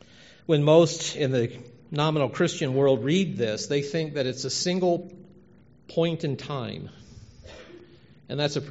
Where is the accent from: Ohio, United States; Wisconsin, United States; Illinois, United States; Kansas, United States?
Ohio, United States; Cincinnati; I grew up in Cincinnati, north of Cincinnati, Ohio.